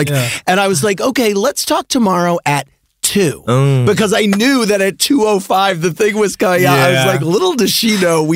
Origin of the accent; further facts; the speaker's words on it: St. Louis, Missouri, United States; And, you know, Sandoval's from St. Louis, my hometown.